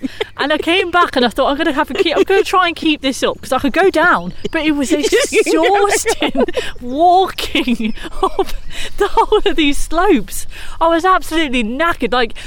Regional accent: Coventry, West Midlands, United Kingdom; I remember where I grew up in Coventry

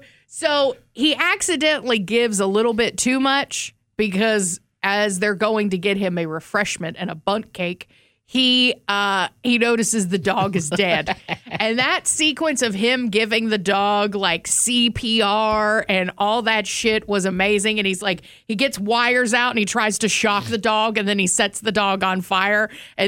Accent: Florida, United States; Because I'm from Florida.

